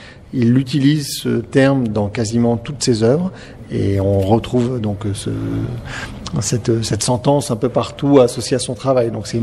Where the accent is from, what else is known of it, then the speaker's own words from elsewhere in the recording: Grenoble, Auvergne-Rhône-Alpes, France; Moi, je suis grenoblois, donc je suis un peu à l'autre bout de la France.